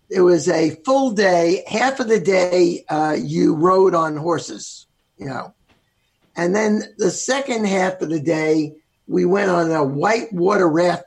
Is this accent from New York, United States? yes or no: yes; New York, United States; I'm from New York, so I find it very interesting that a lot of people have never been to New York.